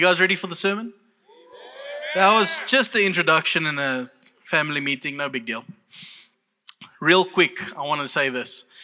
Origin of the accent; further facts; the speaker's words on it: Kroonstad, Free State, South Africa; Now you know I'm from Kroonstad. That's a bit awkward now.